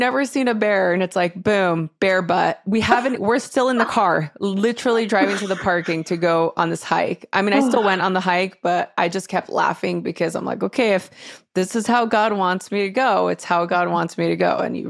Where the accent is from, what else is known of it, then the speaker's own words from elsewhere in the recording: California, United States; For the first time, even growing up in California, I'd never been to Yosemite before.